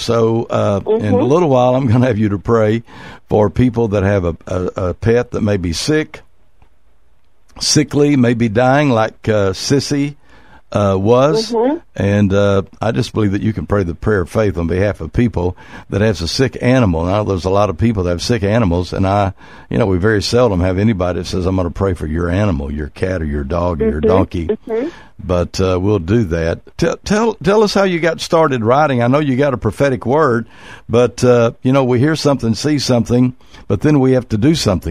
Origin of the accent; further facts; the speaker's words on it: Oklahoma, United States; But I grew up in Oklahoma, and I don't remember my dad ever taking one of our animals to the vet